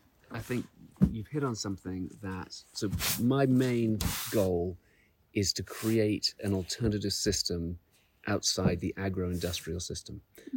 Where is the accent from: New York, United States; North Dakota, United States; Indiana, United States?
New York, United States; Well, I mean, we grew up in New York together and worked together and we decided we are anarchists.